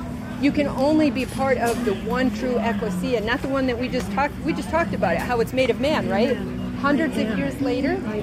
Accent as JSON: {"language": "English", "region": "Wisconsin", "country": "United States", "said": "Oh, we're from Wisconsin."}